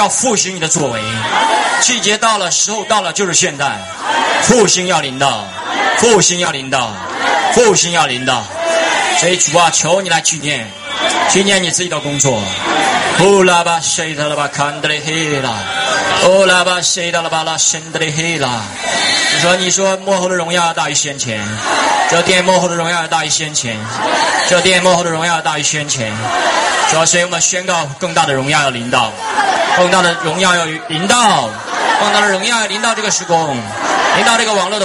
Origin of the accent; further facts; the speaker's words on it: China; born there; 感谢主使我们生在中国，感谢主使我们生在中国